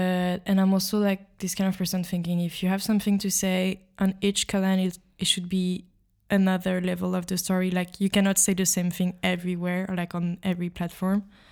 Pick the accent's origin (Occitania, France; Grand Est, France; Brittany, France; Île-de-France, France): Île-de-France, France; Paris; as I come from Paris.